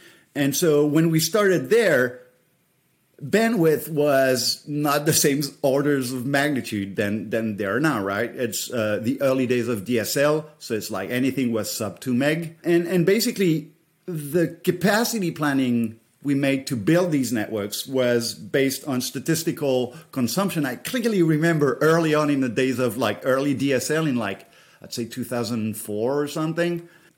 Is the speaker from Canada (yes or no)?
no; France; as I said before, I come from France, and so you'd have Canal Plus